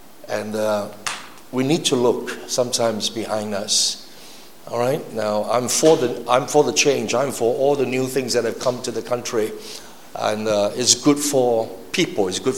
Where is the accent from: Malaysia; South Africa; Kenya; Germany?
Malaysia; That's our responsibility as a Malaysian. And as a Christian